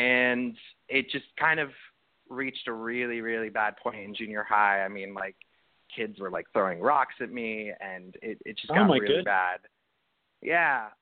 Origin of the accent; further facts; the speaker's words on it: Santa Clarita, California, United States; I grew up in Los Angeles in a suburb called Santa Clarita, which I guess Drew Barrymore put on the map with her Netflix show.